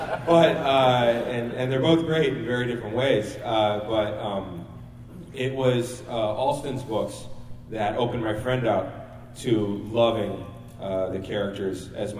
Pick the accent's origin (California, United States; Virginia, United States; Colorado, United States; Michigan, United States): California, United States; Sacramento; I'm from Sacramento.